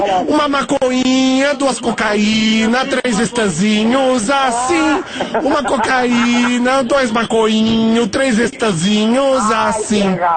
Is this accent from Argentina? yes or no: yes; Argentina; Eu marquei com os amigos brasileiros, porque eu sou argentino.